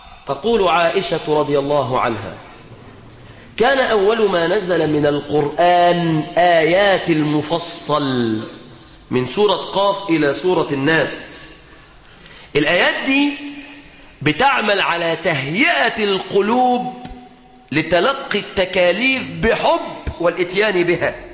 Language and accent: Arabic; Egypt; أسأل الله أن يحفظ على بلادنا مصر أمنها وأمانها،